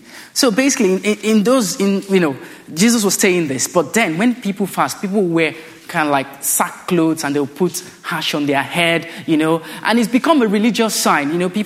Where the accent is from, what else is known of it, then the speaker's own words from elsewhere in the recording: Nigeria; I grew up in Nigeria.